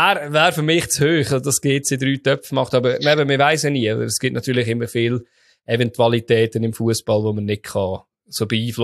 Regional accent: Lucerne, Switzerland

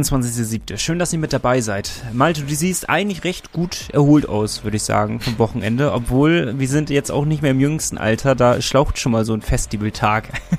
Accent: Bremen, Germany; Gerade als Bremer eingefleischter Bremerhavener-Fan

